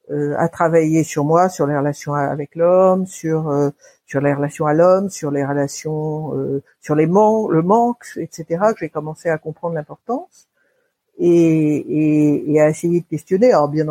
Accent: Paris, Île-de-France, France; J'ai grandi à Paris, j'ai grandi dans les beaux quartiers, ce qu'on appelle les beaux quartiers de Paris, c'est-à-dire à côté de Musée Galliera

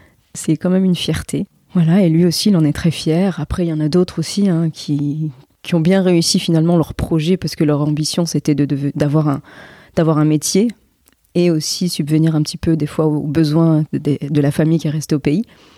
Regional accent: Nice, Provence-Alpes-Côte d'Azur, France; Je suis originaire de Nice, mais il n'y avait pas de boulot.

